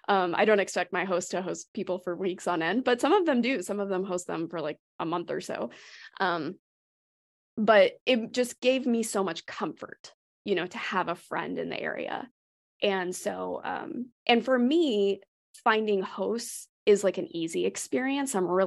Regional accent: United States; Like I have a backpack and I'm American.

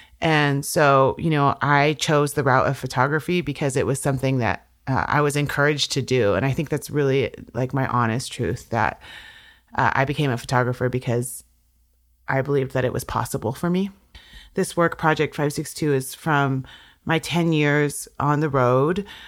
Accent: Washington, United States; I'm from the Swinomish and Tulalip tribes

